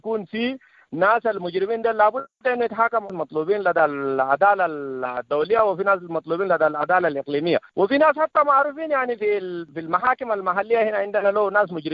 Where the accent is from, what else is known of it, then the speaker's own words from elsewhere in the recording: Darfur, Sudan; أقرب مثال زمان كان عندنا في دارفور هنا مثلا